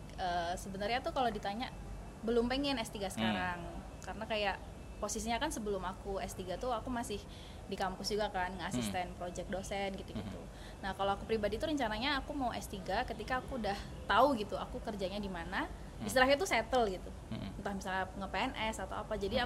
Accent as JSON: {"language": "Indonesian", "town": "Kediri", "region": "East Java", "country": "Indonesia", "lives_now": "Bandung, Indonesia", "said": "Saya kalau ditanya asal kotanya dari Kediri. Cuman mungkin udah cukup lama juga di Bandung dari tahun 2012 gitu."}